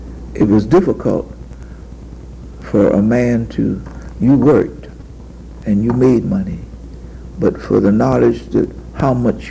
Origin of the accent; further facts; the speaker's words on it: Jacksonville, Florida, United States; born there; I was born in Jacksonville.